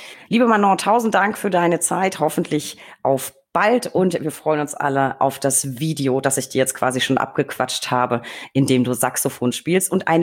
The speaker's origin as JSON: {"language": "German", "region": "Bavaria", "country": "Germany", "said": "ich komme aus Franken"}